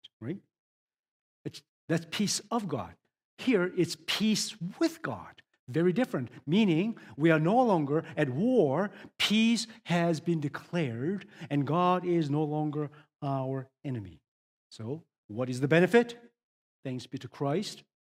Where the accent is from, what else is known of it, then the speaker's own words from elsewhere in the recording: Canada; Or any fan of the royal family, because we're Canadian, we love